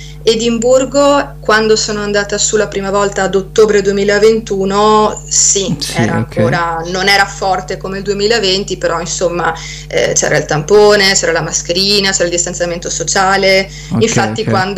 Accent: Veneto, Italy; now in Tuscany, Italy; io sono veneta, vivo in Toscana dal 2013, ho studiato turismo alle superiori e all'università a Padova

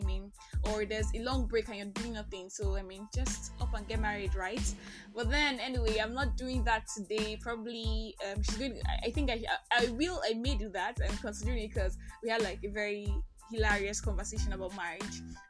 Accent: Nigeria; Hi, pod humans of Just Talk, I am that Nigerian Christian talkaholic, and this is Just Talk.

